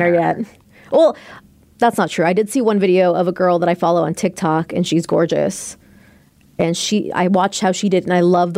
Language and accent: English; Lake Stevens, Washington, United States; it's in my hometown of Lake Stevens.